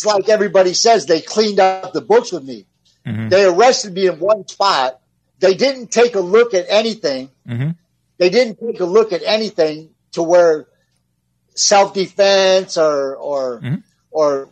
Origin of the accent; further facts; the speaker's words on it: Michigan, United States; And you know, because I'm from Michigan and everything